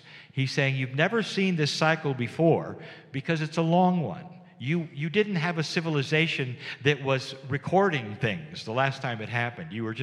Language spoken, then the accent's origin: English; San Diego, California, United States; I'm from San Diego, California. We get almost no rain.